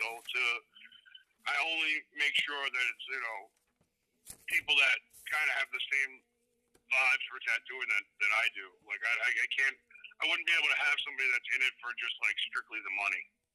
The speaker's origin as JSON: {"language": "English", "region": "New York", "country": "United States", "tie": "born or raised there", "said": "growing up in New York in like the 1980s"}